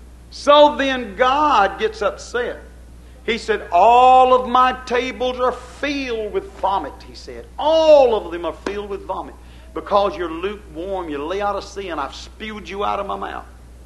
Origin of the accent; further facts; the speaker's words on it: United States; That's true. I'm an American. I'm here in America.